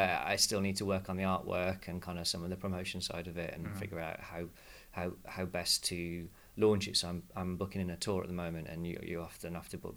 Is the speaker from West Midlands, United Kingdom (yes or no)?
yes; West Midlands, United Kingdom; now in Birmingham, United Kingdom; I'm from the Black Country originally, and I now live in Birmingham.